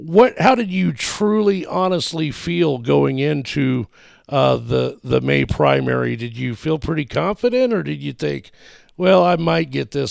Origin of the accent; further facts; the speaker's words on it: Indiana, United States; moved away; I'm from the Southern Indiana, Washington County area. We have been Masons together in the past. We're from the same part of the county, pretty much. He's lucky enough to still be there. I unfortunately had to move away